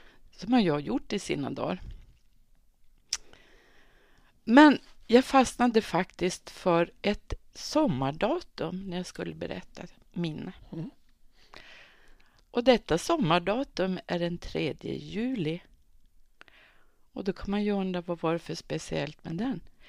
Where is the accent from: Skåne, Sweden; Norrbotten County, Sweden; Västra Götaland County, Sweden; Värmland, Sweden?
Norrbotten County, Sweden; Kiruna; Även för oss barn som växte upp 14 mil norr om polcirkeln. För jag är ju från Kiruna.